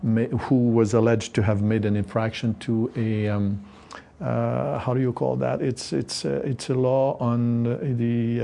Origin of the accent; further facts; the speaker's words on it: Montreal, Quebec, Canada; I am from Montreal, Quebec.